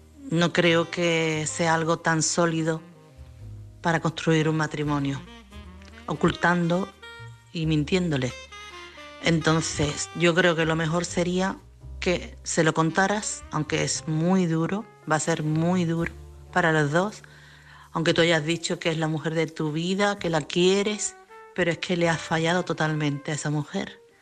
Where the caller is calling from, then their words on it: Chiclana, Andalusia, Spain; de Chiclana.